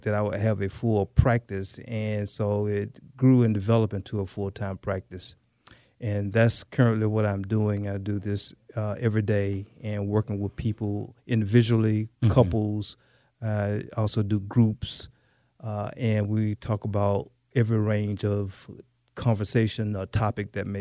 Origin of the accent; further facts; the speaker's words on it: Cordele, Georgia, United States; First of all, I grew up in South Georgia, a place called Cordele.